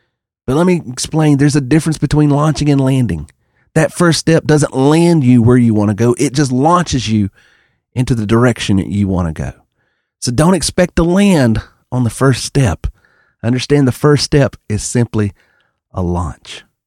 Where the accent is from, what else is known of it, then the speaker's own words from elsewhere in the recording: North Carolina, United States; growing up in North Carolina in the 80s, late 70s and 80s, was the time to understand